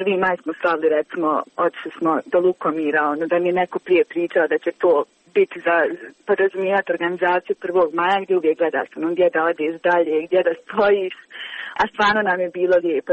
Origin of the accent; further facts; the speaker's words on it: Kakanj, Federation of Bosnia and Herzegovina, Bosnia & Herzegovina; moje društvo je, mislim, mi smo iz Kaknja